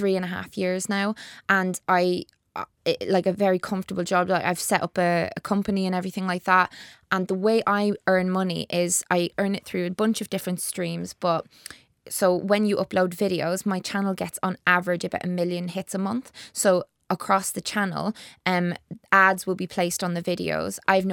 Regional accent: Dublin, County Dublin, Ireland; also born or lived in Navan / Skerries / Drogheda; Oh, my accent's so muddled. I'm a mongrel. I grew up in North Dublin, so I grew up in like Blanche and all that kind of thing. Then I lived in Navan, then I lived in Skerries, Drogheda

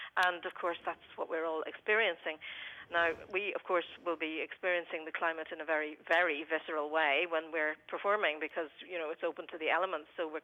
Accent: Ireland; and we're Irish, so we kind of feel, you know, if we can't cope with the elements, who can?

